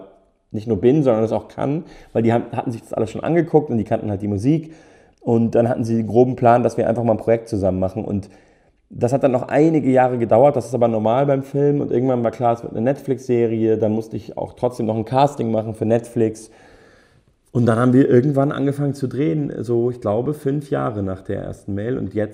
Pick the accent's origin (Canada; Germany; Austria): Germany; Munich, Bavaria